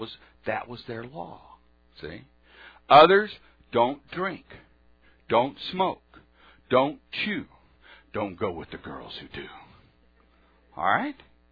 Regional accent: Houston, Texas, United States; And when I grew up in Houston, and that's where Herman and I met, and we both grew up in Houston, I've known Herman for about 45 years or so.

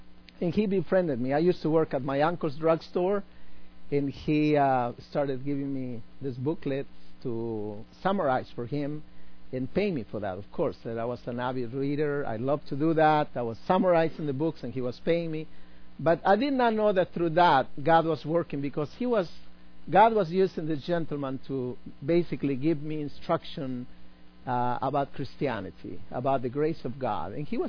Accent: Tingo Maria, Huánuco, Peru; This is a cave going a little bit outside my hometown in Tingo Maria

